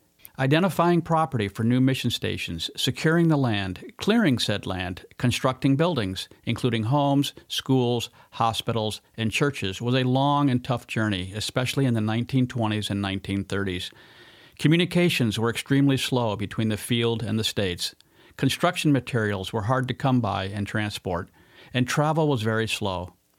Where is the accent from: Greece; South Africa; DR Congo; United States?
DR Congo; For 6 years now, I've been telling stories of my growing up in the Congo using this podcast medium. As a missionary kid, my experiences are unique and full of stories worth sharing.